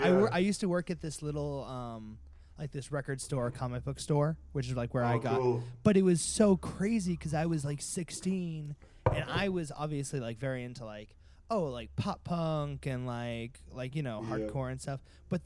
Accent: Boston, Massachusetts, United States; I feel like even me in like growing up in Boston and stuff, like you still had those experiences when you're 14 or 15

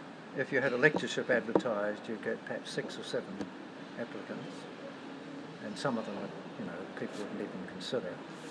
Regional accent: Eketahuna, Manawatū-Whanganui, New Zealand; born there; I said, I was born in Eketahuna.

